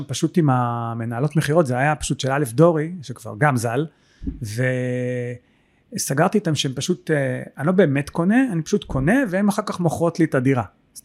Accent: Holon, Tel Aviv District, Israel; בכל זאת אני חולוני, אז הסוחר שבי יוצא החוצה

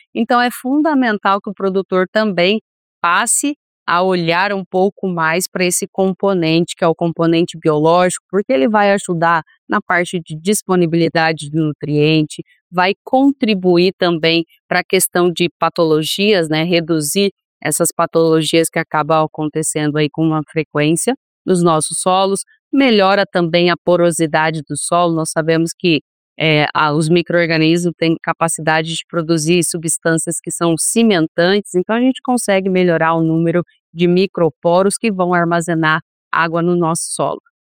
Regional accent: Paraná, Brazil; eu sou aqui do Paraná, aonde nasceu o sistema do plantio direto

